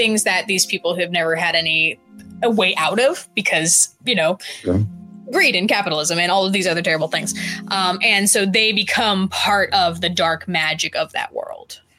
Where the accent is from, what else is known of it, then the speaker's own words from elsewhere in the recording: the South, United States; I'm from the South